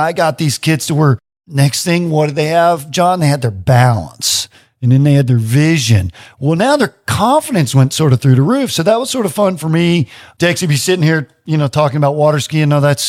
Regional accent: Arkansas, United States; I'm from LA. I'm from Lower Arkansas.

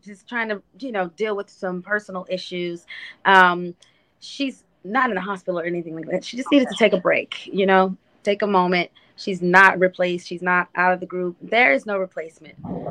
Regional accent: Las Vegas, Nevada, United States; now in Atlanta, United States; I have some folks out in Vegas that I've been consulting with to do something grand in Las Vegas, my hometown, for special needs

